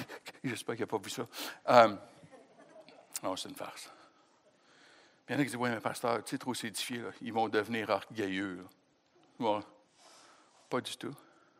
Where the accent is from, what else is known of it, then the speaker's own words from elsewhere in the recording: Quebec, Canada; en tant que Québécois